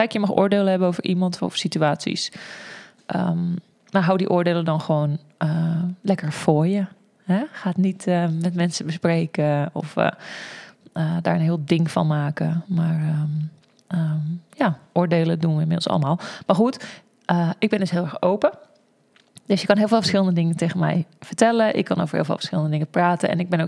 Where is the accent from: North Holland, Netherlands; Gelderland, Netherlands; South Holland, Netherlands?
North Holland, Netherlands; Egmond aan Zee; Ik woon in Alkmaar. Ik kom uit Egmond aan Zee. Daar ben ik opgegroeid.